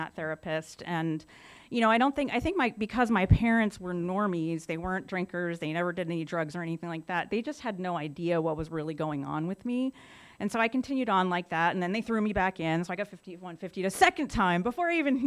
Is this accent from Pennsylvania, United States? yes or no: yes; Philadelphia, Pennsylvania, United States; I grew up in Philadelphia, by the way.